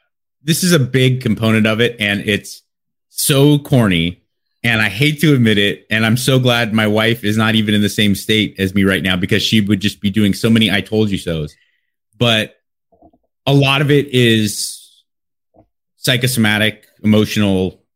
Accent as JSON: {"language": "English", "town": "Los Angeles", "region": "California", "country": "United States", "tie": "born or raised there", "said": "I'm from Los Angeles, born and raised."}